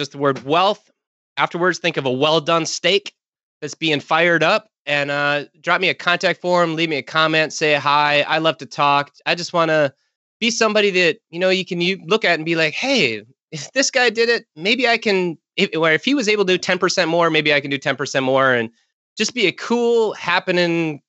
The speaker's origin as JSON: {"language": "English", "region": "Minnesota", "country": "United States", "said": "I'm a Minnesotan. We're walking around in snowmobile suits half the time."}